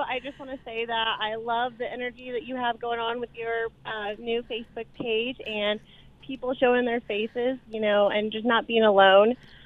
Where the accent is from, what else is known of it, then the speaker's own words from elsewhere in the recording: Indiana, United States; also born or lived in Colorado; But, you know, I'm from the Midwest. And so in the Midwest, people are very compliant.